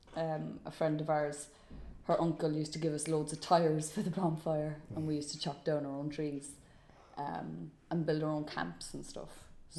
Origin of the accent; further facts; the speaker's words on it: Blackpool, North West England, United Kingdom; I grew up on the Commons Road in Blackpool, and it was a great place to grow up.